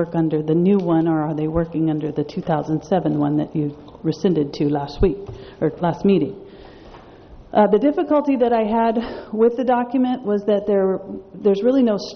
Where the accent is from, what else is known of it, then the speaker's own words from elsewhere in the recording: Los Osos, California, United States; from Los Osos